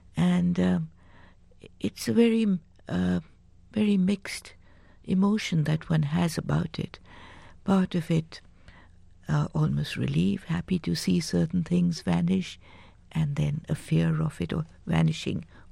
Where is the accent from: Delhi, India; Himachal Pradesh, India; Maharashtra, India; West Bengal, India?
Delhi, India; Well, I grew up in North India, in Old Delhi, but that was home neither to my father nor to my mother. My mother came from Germany.